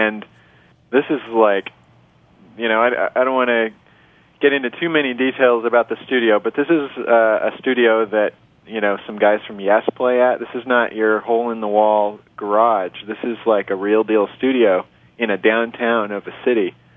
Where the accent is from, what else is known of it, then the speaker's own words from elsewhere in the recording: California, United States; There I go saying like again because I'm from California.